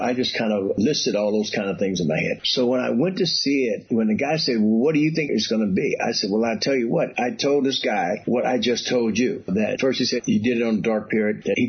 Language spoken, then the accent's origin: English; St. Louis, Missouri, United States; I'm from St. Louis, and so … was the first band … played in when he was 17 years old and got paid.